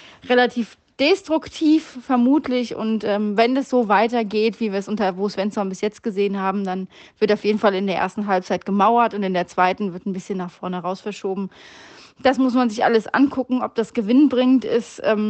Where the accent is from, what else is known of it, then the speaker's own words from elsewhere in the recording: Mainz, Rhineland-Palatinate, Germany; Als Mainzer hat man es ja prinzipiell im Moment wirklich nicht leicht